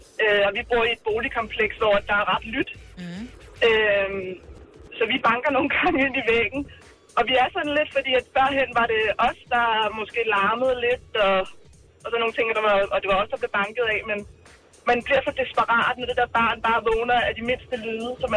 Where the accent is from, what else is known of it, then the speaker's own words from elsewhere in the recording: Allerød, Capital Region of Denmark, Denmark; jeg er fra Allerød.